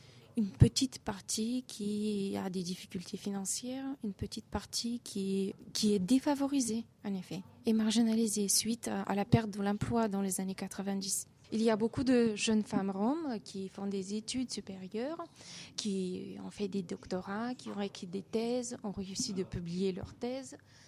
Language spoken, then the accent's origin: French; Bulgaria; French is a second language; moved away as an adult; now in France; je viens de la Bulgarie, je suis d'origine rome. Je suis venue en France en 2010